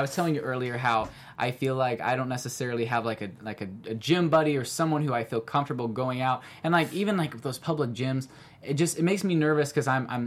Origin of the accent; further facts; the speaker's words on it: Missouri, United States; I'm from Missouri, so like fried chicken, all that kind of stuff.